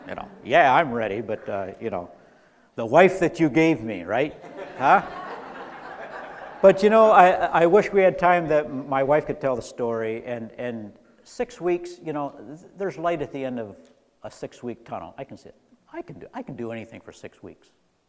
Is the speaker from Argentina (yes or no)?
no; Mali; moved away as an adult; now in United States; I grew up in Africa. I grew up in West Africa, in the country of Mali, in the desert.